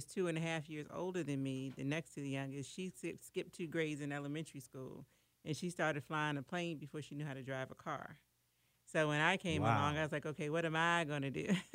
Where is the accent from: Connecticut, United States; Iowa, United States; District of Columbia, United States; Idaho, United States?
District of Columbia, United States; Washington; I'm originally from Washington, D.C.